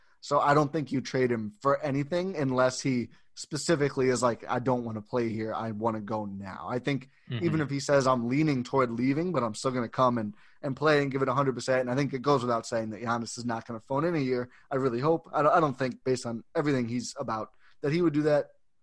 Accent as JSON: {"language": "English", "town": "Milwaukee", "region": "Wisconsin", "country": "United States", "tie": "born or raised there", "said": "obviously growing up in Milwaukee and rooting for one team, blah, blah, blah, blah, blah."}